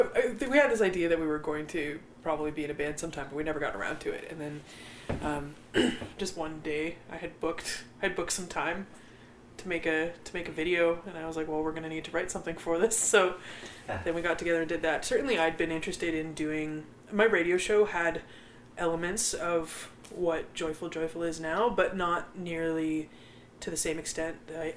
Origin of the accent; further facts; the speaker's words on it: Peterborough, Ontario, Canada; I'm from Peterborough, and I was going to university there